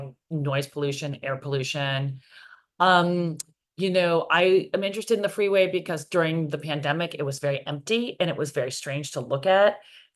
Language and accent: English; New York City, New York, United States; And I'm from New York City. I take the subway all the time.